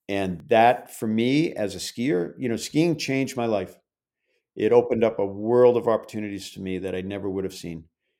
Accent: Waterville Valley, New Hampshire, United States; And when I'm in Europe and I say, where are you from? And I say Waterville Valley, people know where Waterville Valley is.

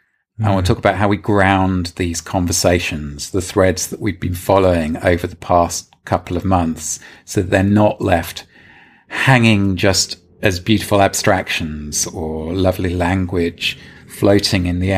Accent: Darlington, North East England, United Kingdom; it reminds me of conversations with people I grew up around in Darlington

